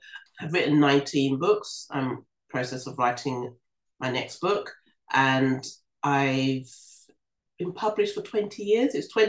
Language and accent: English; London, United Kingdom; I love London. It's my birthplace and I love it.